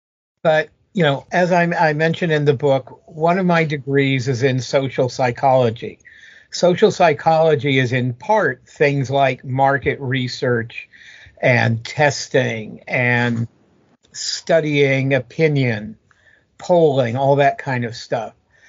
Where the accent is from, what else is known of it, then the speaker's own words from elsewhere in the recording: Los Angeles, California, United States; I grew up in Los Angeles, but my family wasn't in the entertainment industry.